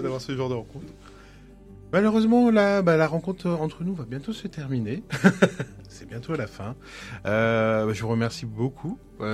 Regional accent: Paris, Île-de-France, France; quand on vient de Paris, comme moi, nous... Enfin, c'est complètement différent. Enfin, moi, comme je dis, ça va faire 3 ans que je suis sur la région.

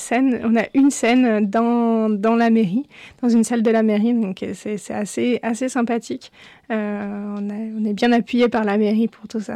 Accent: Nouvelle-Aquitaine, France; Moi, je suis du Creux, donc connais Angle-sur-Anglin.

